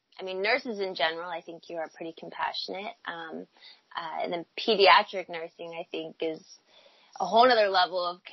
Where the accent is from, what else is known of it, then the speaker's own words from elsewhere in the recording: Pennsylvania, United States; also born or lived in Los Angeles; now in Seattle, United States; I grew up on the East Coast, actually, in Pennsylvania, and end up moving to L.A. In 2014, I believe.